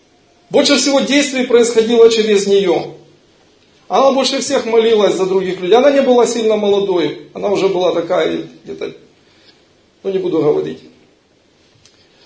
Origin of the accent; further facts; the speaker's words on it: Ukraine; Это было в нашем городе, там откуда я приехал, с Украины.